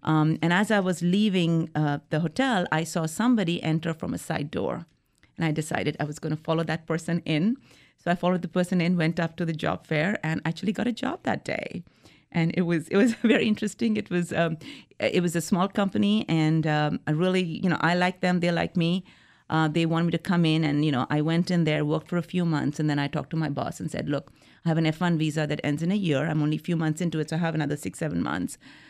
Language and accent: English; India; moved away; Everything is so different here than what I grew up from in India.